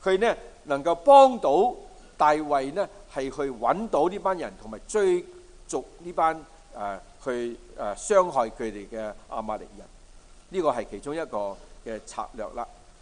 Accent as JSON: {"language": "Cantonese", "country": "China", "said": "我中國人有孫子嘅兵法啊"}